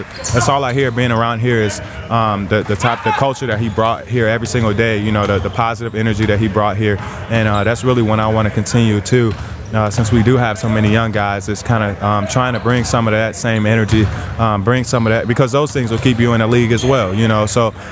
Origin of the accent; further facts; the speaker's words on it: Gary, Indiana, United States; But, you know, growing up in Gary, you know, he started a camp where he would do every year for kids for free.